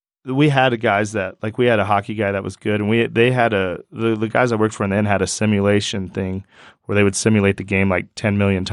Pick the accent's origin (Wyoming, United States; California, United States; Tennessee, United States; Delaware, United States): Wyoming, United States; And I was like, "I'm from Wyoming, sir."